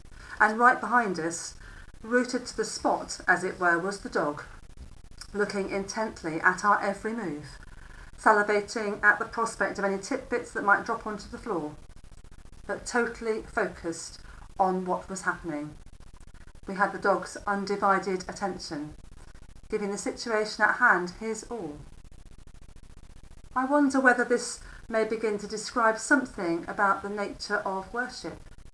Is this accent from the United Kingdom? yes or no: yes; Watford, East of England, United Kingdom; There was a true story of a church in Watford, my hometown, some years ago